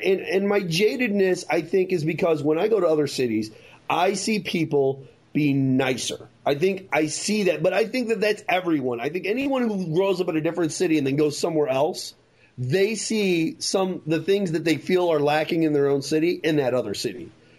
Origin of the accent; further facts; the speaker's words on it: Florissant, Missouri, United States; I'm 36 years old. I grew up here in St. Louis, in North County, in Florissant, in Hazelwood.